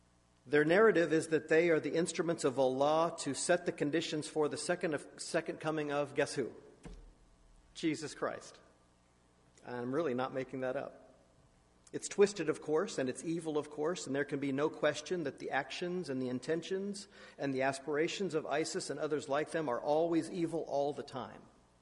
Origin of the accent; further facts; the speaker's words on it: United States; I'm an American, so there is some connection there